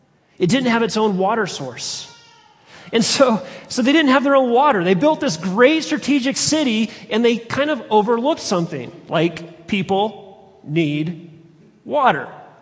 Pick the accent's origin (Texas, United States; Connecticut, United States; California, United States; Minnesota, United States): Texas, United States; Dallas; born there; also born or lived in Colorado; I'm not technically a native of Colorado, just to clarify that. I was born in Dallas. But I've lived most of my life in Colorado.